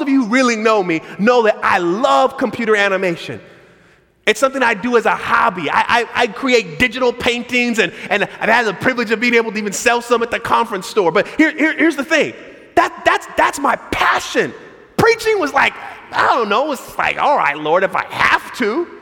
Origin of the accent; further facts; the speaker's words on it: California, United States; I grew up in Southern California.